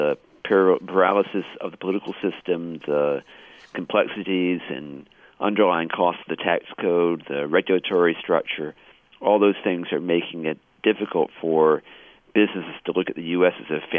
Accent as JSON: {"language": "English", "country": "United States", "said": "As an American, I certainly wish that businesses would be attracted here simply out of patriotism."}